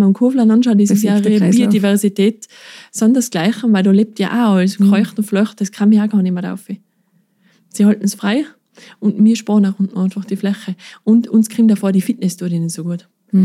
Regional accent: Bavaria, Germany; Mir erdet das immer, weil ich sehe ja die ganze Kette, als Bayerin einerseits, dann in der Industrie später.

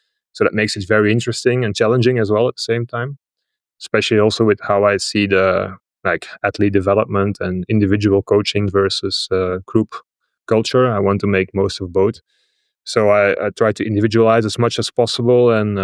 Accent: Flanders, Belgium; I'm from Belgium, from the Flemish parts.

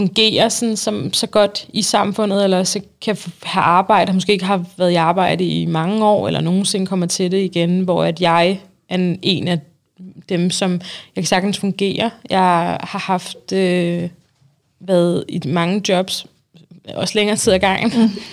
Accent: Helsingør, Capital Region of Denmark, Denmark; Jeg er 30 år gammel, og jeg bor på Amager og er oprindeligt fra Helsingør. Min familie er faktisk palæstinenser, men jeg er den eneste i familien, der er født og opvokset her i Danmark.

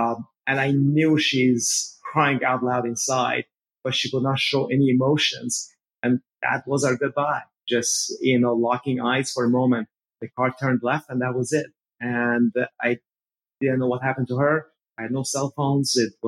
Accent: Iran; English is a second language; So I talk about growing up in Iran. Then I talk about becoming stateless.

